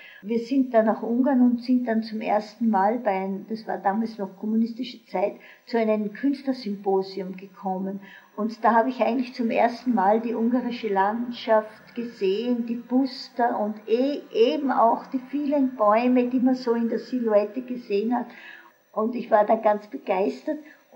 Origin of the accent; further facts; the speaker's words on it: Strobl, Salzburg, Austria; ich bin in Strobl geboren. Mein Vater war dort Lehrer. Die ersten Kinderjahre habe ich dort verbracht.